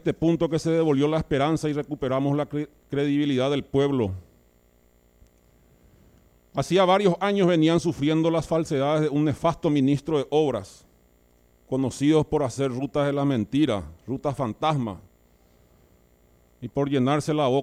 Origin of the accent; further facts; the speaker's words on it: Ypacaraí, Central, Paraguay; que para nosotros los ipacarayenses, presidente y colegas, es la esencia misma de nuestra existencia